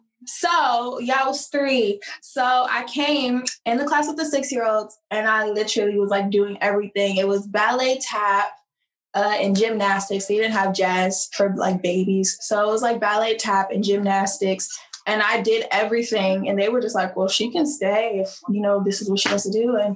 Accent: Washington, District of Columbia, United States; because I'm originally from Washington, D.C.

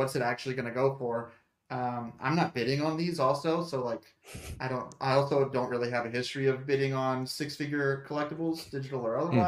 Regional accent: Mississippi, United States; also born or lived in Alabama / Nashville; now in Charlotte, United States; Yeah, so I'm like from Alabama, grew up in Mississippi, lived in Nashville forever, moved to Charlotte 3 years ago or so.

